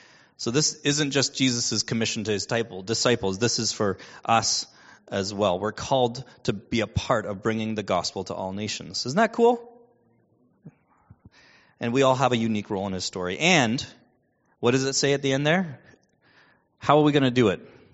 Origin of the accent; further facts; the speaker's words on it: Cobourg, Ontario, Canada; So perhaps it's no surprise to you, but in the town that I grew up in Coburg, and in the town Jenica grew up in Ingersoll, it was always a surprise when we would see someone who didn't look like us.